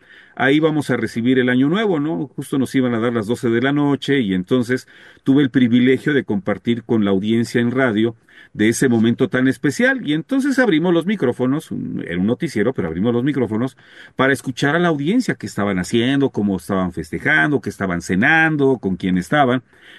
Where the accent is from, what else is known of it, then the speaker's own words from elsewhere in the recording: Mexico; Habló en contra de cómo somos los mexicanos